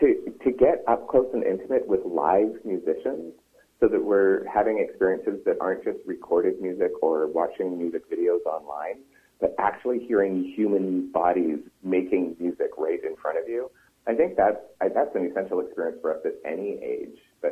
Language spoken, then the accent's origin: English; North Vancouver, British Columbia, Canada; I grew up in North Vancouver, and back in the 70s, we had really great music programs in school.